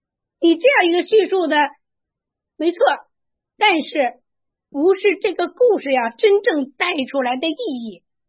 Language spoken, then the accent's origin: Chinese; Luoyang, Henan, China; 我是来自洛阳啊，这个九朝古都，能数出来吗？